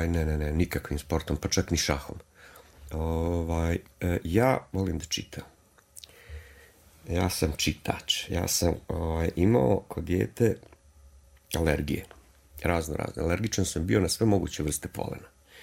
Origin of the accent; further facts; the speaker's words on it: Banja Luka, Republika Srpska, Bosnia & Herzegovina; also born or lived in Sarajevo; otac je rođen u Sarajevu, ja sam rođen u Sarajevu, majka iz Banja Luke i otac je dobio posao u Banja Luci